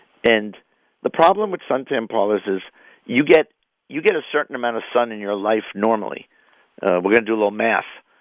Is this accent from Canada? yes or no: no; New York, United States; now in Philadelphia, United States; because my mom still lives in New York. I grew up in New York.